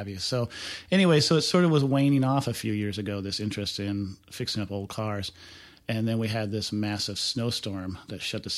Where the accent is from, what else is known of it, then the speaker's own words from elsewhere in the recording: Montana, United States; No, actually I did not. I grew up in Montana